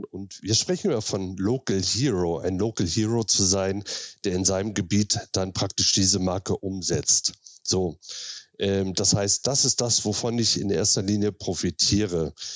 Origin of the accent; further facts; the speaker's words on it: Flensburg, Schleswig-Holstein, Germany; now in Berlin, Germany; bin auch Schleswig-Holsteiner bzw. Flensburger, aber seit 1999 in Berlin